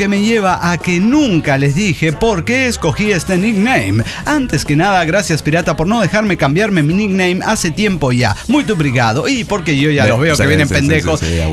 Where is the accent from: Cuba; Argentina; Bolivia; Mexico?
Bolivia; Tarija; Soy el hermetista de Tarija, Bolivia.